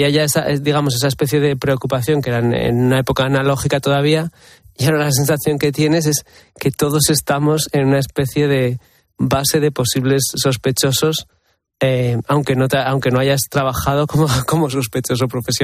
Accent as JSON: {"language": "Spanish", "country": "Spain", "said": "Yo, como que soy rubio, pero como soy español"}